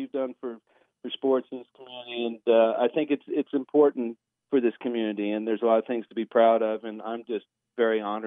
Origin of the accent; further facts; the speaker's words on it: Kansas, United States; And I was from Kansas.